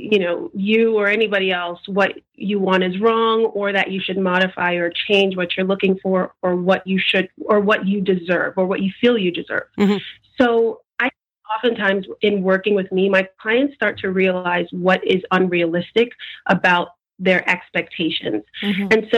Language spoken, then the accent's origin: English; United States; accent: American; I'm an American and I have an American accent.